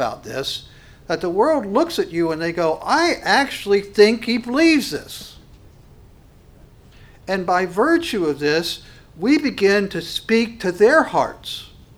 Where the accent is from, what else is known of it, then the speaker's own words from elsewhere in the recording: Monongah, West Virginia, United States; I'm from West Virginia, so it would be back to Monongah, West Virginia.